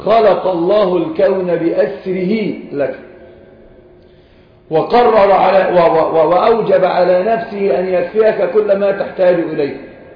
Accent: Egypt; مثلا فهد عندنا في مصر يقولون

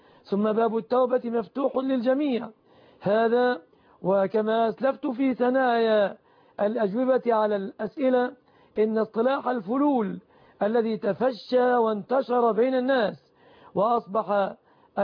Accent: Egypt; هذا وأسأل الله أن يحفظ بلادنا مصر آمنة مطمئنة،

